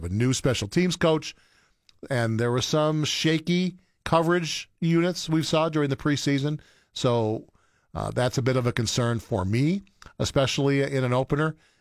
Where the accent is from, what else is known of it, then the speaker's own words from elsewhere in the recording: Milwaukee, Wisconsin, United States; I'm from Milwaukee. I grew up despising the Bears. It's in my blood.